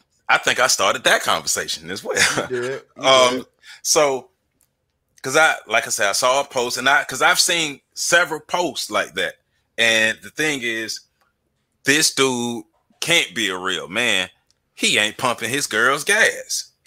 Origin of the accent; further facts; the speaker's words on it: the South, United States; We grew up in the South. We were taught to be chivalrous.